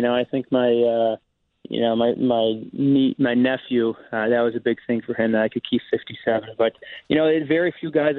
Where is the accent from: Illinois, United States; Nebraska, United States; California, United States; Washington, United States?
Illinois, United States; Wilmette; also born or lived in Evanston; So I'd say my birthplace is Evanston, but I'm from Wilmette. That's kind of how I refer to it.